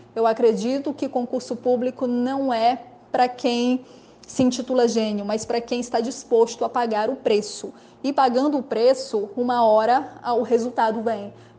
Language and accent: Portuguese; São Luís, Maranhão, Brazil; sou de São Luís do Maranhão, estudo para o cargo de delegado da Polícia Civil.